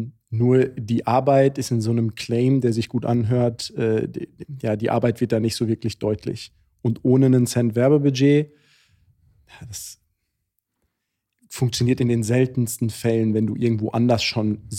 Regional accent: Wattenscheid, North Rhine-Westphalia, Germany; gebürtig komme ich aus Wattenscheid.

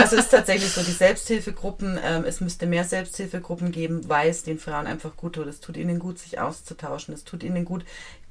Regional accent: Leipzig, Saxony, Germany; ich bin gebürtige Leipzigerin und war zu Besuch in Leipzig

